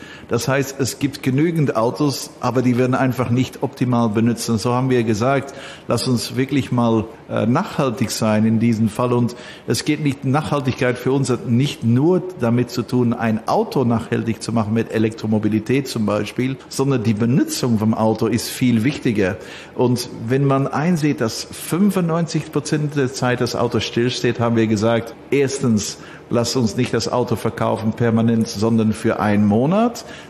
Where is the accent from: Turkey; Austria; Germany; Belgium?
Belgium; ich bin Belgier